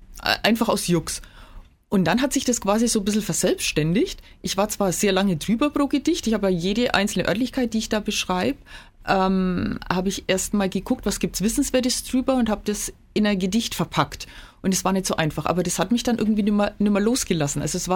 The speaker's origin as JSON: {"language": "German", "town": "Bischofsgrün", "region": "Bavaria", "country": "Germany", "also_born_or_lived": "Bayreuth", "said": "Ich stamme aus dem Fichtelgebirge. Ich bin quasi waschechte Bischofsgrünerin, habe dann jahrelang in Bayreuth gelebt, bin aber jetzt wieder aus privaten Gründen zurückgezogen."}